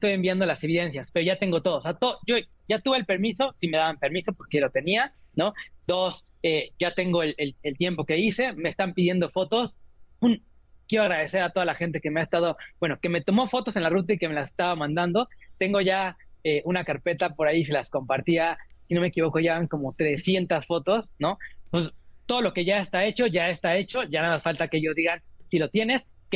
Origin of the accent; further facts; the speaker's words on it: Coyoacán, Mexico City, Mexico; soy de México, soy de Coyoacán, mi gente está aquí